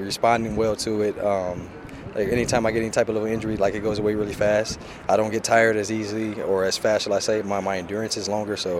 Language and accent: English; Detroit, Michigan, United States; He's from Detroit. I'm from Detroit.